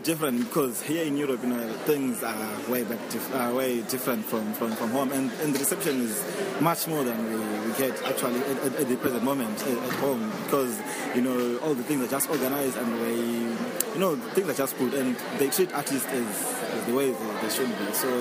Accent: Victoria Falls, Matabeleland North, Zimbabwe; because we are from Victoria Falls in a small town, and Tonga and Dubale and Nyanja, those are our cultures

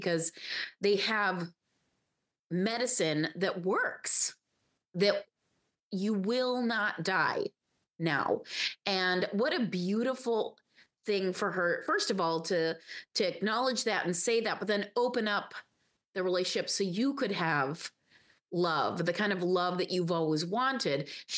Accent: Chicago, Illinois, United States; I grew up outside of Chicago. So I read the Chicago Tribune. That was my newspaper.

